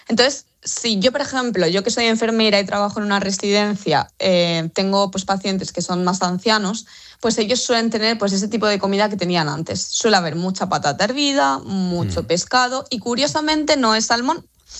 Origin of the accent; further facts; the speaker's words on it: Spain; A mí el verano me parece una maravilla, pero yo estoy hablando como española.